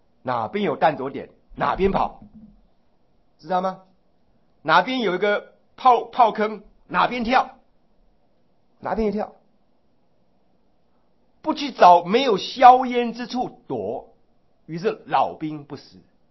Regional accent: Zhonghe, New Taipei, Taiwan; also born or lived in Daxi; 因为我出生在大溪啊，后来搬到中和连城路，偶尔有到被带到台北来

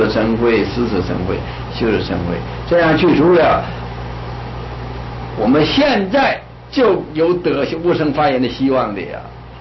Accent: China; 我们中国人，我们汉文佛教今天的佛教，我们不能不承认是衰微了啊

